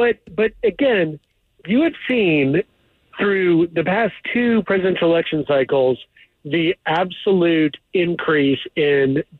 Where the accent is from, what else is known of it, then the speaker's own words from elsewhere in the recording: Memphis, Tennessee, United States; I'm from Memphis. I was born and raised in Memphis.